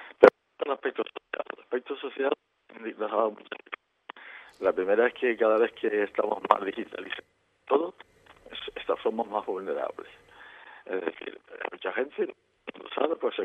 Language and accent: Spanish; Canary Islands, Spain; Y dado que la radio es de Fuerteventura, y yo también soy de Fuerteventura